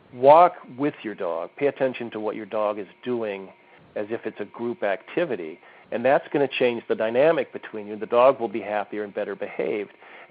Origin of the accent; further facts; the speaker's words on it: West Covina, California, United States; when I was a kid, I grew up in West Covina, California, which is like the sort of stereotypical Southern California bedroom community, suburban tract homes, etc.